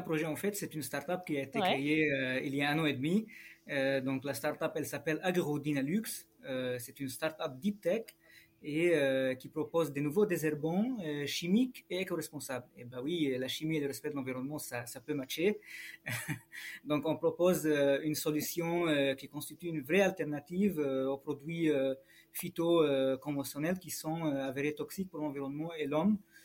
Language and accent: French; Lebanon; Donc moi, je suis Libanais et comme tous les Libanais, j'ai envie de réussir dans l'entrepreneuriat